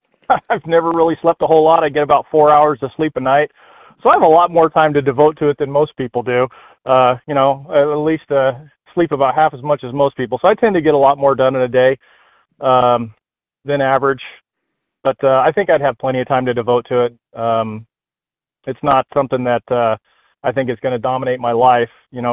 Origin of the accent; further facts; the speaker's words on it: California, United States; now in Sandpoint, United States; My background is I grew up in right outside Yosemite National Park in California.